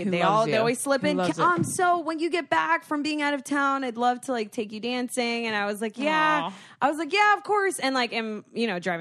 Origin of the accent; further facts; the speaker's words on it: Florida, United States; Yeah, because we like Guidos because you're from Jersey and I'm from Florida.